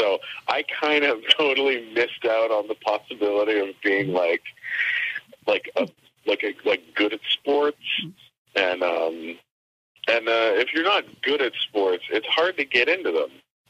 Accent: Mississauga, Ontario, Canada; Like, I was born in Mississauga and lived there as a kid.

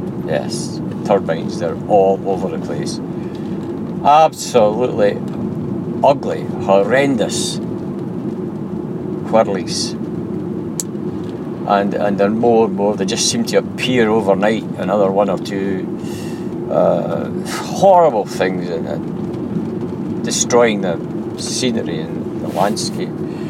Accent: Bathgate, Scotland, United Kingdom; And looking down on the town of my hometown, Bathgate.

